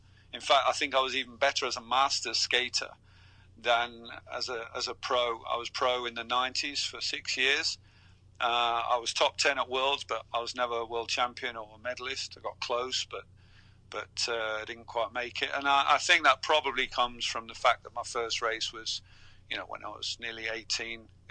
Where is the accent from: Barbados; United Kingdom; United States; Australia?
United Kingdom; England; now in Denmark; Yeah, I live in Denmark, but I'm British. I'm from the UK, a couple of hours outside London. But I've been living in Denmark for quite a few years now.